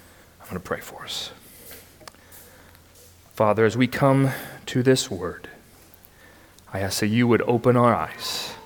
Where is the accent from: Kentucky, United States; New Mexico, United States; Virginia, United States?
Kentucky, United States; Louisville; So I came from Louisville. We had a lot more tornadoes than I think you do here.